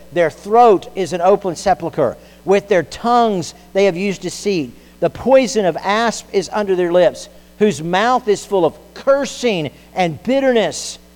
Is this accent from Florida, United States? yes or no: yes; Florida, United States; I grew up in South Florida. I've known grown men to blow holes in the bottom of boats trying to kill water moccasins that will jump in a boat.